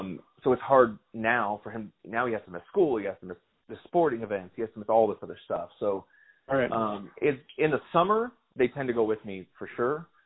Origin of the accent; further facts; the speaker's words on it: Las Vegas, Nevada, United States; I mean, I'm from Vegas where it's hot.